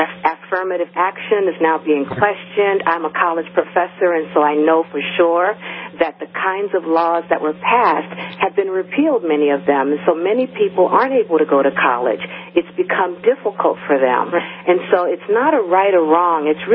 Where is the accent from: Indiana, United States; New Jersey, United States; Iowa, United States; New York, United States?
New Jersey, United States; And so I'll tell you that I grew up in New Jersey. My mother came from Savannah, Georgia.